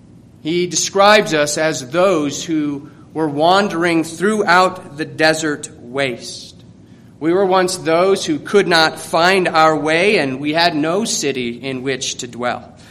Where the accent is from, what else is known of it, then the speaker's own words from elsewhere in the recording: Colorado, United States; I grew up here in Colorado, as I just said, and what it took for me to appreciate all of the beauty that surrounds us is leaving the state for a time.